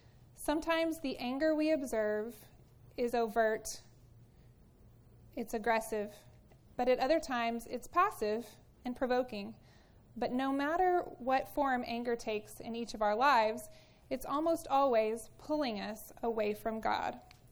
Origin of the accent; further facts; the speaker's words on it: Texas, United States; I grew up in Texas and went to school at Oklahoma Christian University, graduating with a degree in accounting.